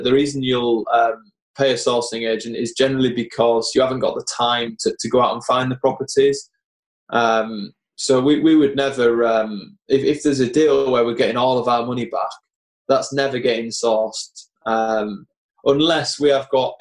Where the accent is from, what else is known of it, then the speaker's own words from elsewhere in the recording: Scarborough, Yorkshire and the Humber, United Kingdom; moved away as an adult; So I was born in Scarborough. Lived in Scarborough. I was born in a little area of Scarborough called Osgoby, and moved to somewhere called Caton when I was about 10, maybe. Which is nice little areas, Caton. I moved from Scarborough when I was 18, so spent a lot of time in Scarborough.